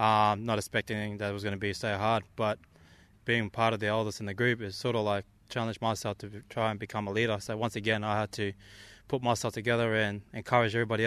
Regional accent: Cairns, Queensland, Australia; I am from Cairns, born and raised in Cairns. Also, my background is Torres Strait Islander. I am a proud Torres Strait Islander, and I also got my heritage goes all the way back from Yam Island, which is the English name is Ayama.

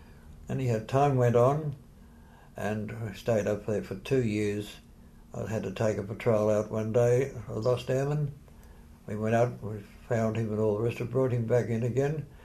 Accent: Australia; Being an Australian, I said it straight out.

